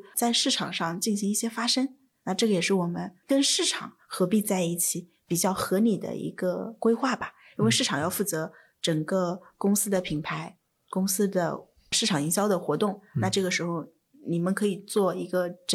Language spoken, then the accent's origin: Chinese; China; 但作为我们中国人我们一般你送了我礼物我不大会当着你的面去拆开的